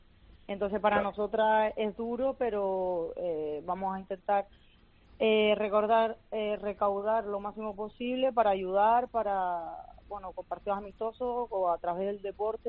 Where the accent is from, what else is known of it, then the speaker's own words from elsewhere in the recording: Canary Islands, Spain; born there; al final también es mi isla, ¿no? Donde yo nací